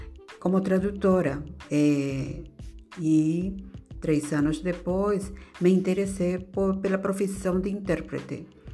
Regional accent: Peru; Portuguese is a second language; moved away as an adult; now in Brazil; eu tinha me formado na PUC do meu país, eu sou peruana.

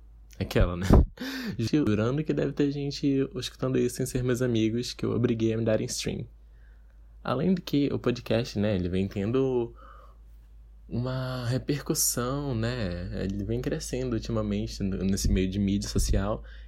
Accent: Manaus, Amazonas, Brazil; sou daqui de Manaus, eu tenho 20 anos.

